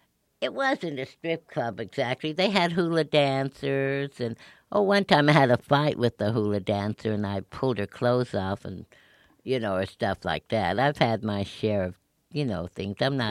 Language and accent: English; Denver, Colorado, United States; I was raised in Denver, Colorado.